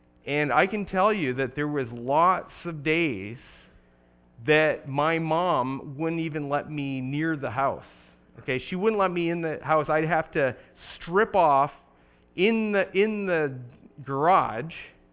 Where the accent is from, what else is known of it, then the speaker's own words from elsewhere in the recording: Binbrook, Ontario, Canada; I was an apprentice plumber in my hometown of Bimbrook, Ontario.